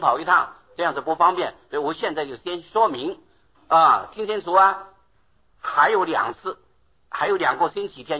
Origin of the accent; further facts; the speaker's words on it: China; 所以我们中国人从前不讲卫生啊，不干不净吃了没病啊